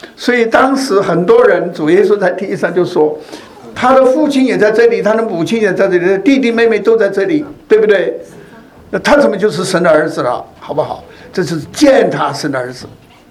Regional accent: China; now in Canada; 我们现在这批中国人。中国人，我们实际上不是加拿大人，对不对？我们是什么？我们是从中国来了

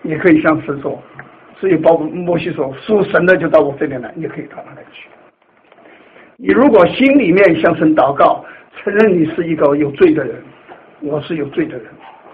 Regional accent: China; 我是从大陆来的嘛

